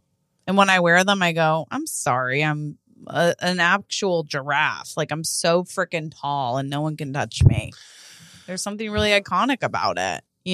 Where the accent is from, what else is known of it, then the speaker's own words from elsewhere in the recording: Montana, United States; now in New York City, United States; I was a cowgirl one time for Halloween, but I grew up in Montana.